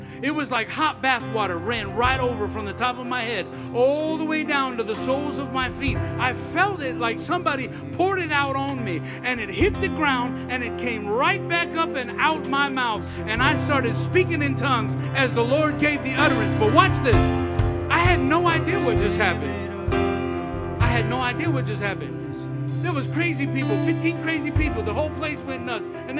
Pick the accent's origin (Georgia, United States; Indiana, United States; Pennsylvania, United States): Indiana, United States; Gary; Like, yeah, I'm a kid from Gary.